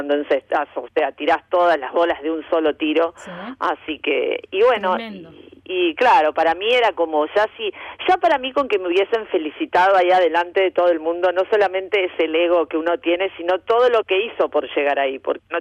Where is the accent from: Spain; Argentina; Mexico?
Argentina; Mira, yo empecé cuando era chica, pero hacía gimnasia en Argentina.